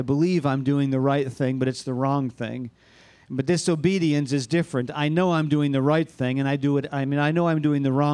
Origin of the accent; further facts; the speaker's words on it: Burnt Hills, New York, United States; I grew up in Burnt Hills, New York, on Good Street, corner of Good Street and Forest Road.